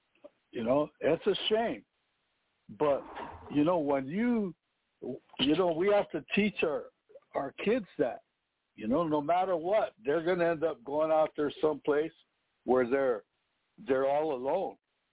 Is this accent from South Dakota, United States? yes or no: yes; South Dakota, United States; Where are you from? I'm from South Dakota, you know. You know, even when I got in my gang, you know, even though I became a gang member, I was still from South Dakota.